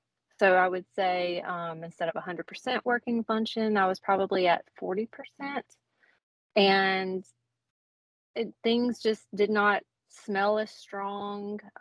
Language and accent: English; Selma, Alabama, United States; Originally, I'm from Selma, Alabama, and that's where I was born and raised and where I was currently living.